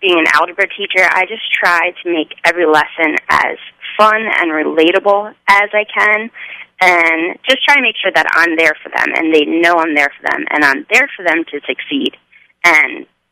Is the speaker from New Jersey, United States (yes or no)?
yes; Northfield, New Jersey, United States; I grew up in Northfield and went to Mainland Regional High School.